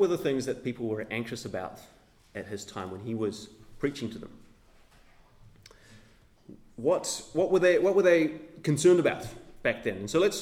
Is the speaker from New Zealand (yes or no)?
yes; Northland, New Zealand; Now, I grew up in Northland, and my father had this massive veggie garden